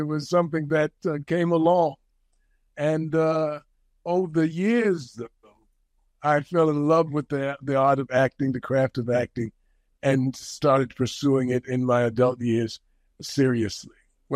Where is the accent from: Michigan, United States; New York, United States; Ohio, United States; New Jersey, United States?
New York, United States; You're familiar with New York City, which is where I grew up. And I was born in Harlem, New York.